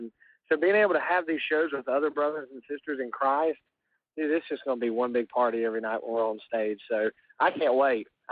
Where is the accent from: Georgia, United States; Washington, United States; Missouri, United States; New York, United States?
Georgia, United States; I'm from Georgia, South Carolina area originally, and so I grew up listening to bands like